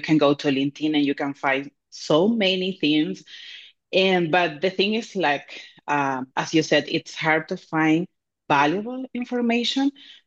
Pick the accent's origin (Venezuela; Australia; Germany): Venezuela; now in California, United States; I'm from Venezuela, but when I moved to California, I didn't know what